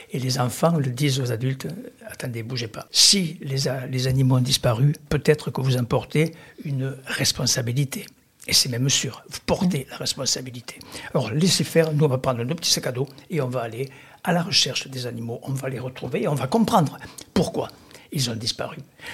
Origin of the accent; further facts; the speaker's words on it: Albi, Occitanie, France; born there; comme j'ai dit, j'ai fait mes études à Albi